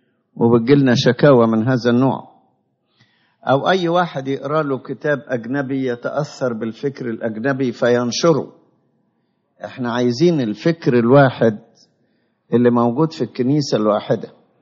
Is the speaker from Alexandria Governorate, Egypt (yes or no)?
yes; Alexandria, Alexandria Governorate, Egypt; نشأت عندنا في إسكندرية